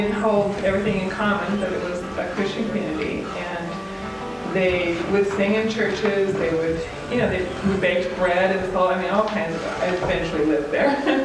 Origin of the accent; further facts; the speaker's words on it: Seattle, Washington, United States; I grew up in Seattle, I had cousins in Portland who happened to be Lutheran, Missouri, and they had an intern from St. Louis.